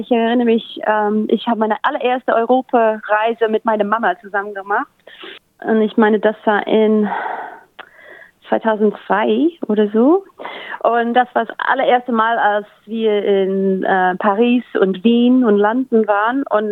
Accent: Melbourne, Victoria, Australia; Aus Melbourne, in Victoria.

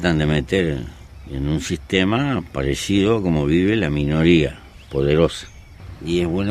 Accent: Uruguay; Yo estoy viviendo como vive la mayoría de la gente en mi país, la mayoría.

